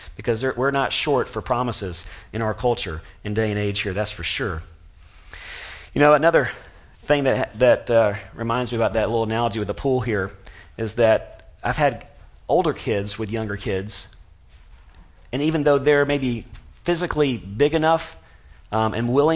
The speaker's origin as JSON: {"language": "English", "town": "Atlanta", "region": "Georgia", "country": "United States", "tie": "born or raised there", "said": "I grew up in Atlanta, Georgia, and so there we were going up to North Georgia."}